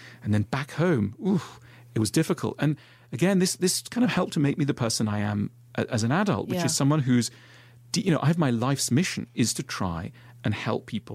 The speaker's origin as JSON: {"language": "English", "country": "Switzerland", "tie": "born or raised there", "said": "I grew up in Switzerland, which is, you know, in a way, like Australia, a really, really privileged country."}